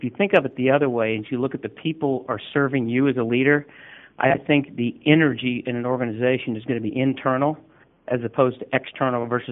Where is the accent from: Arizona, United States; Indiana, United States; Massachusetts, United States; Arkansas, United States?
Indiana, United States; I think it comes from being a Hoosier, but maybe not. I'm not sure. My accent isn't as cool as yours.